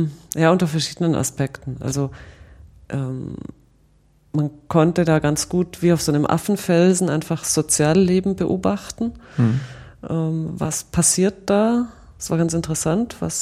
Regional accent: Southern Germany, Germany; weil ich komme ja aus Süddeutschland und da fuhr man in Urlaub traditionell ans Mittelmeer, weil es einfach näher war

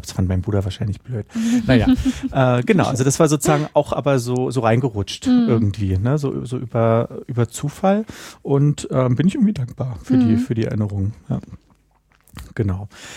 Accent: Berlin, Germany; ich bin in Berlin-Mitte groß geworden.

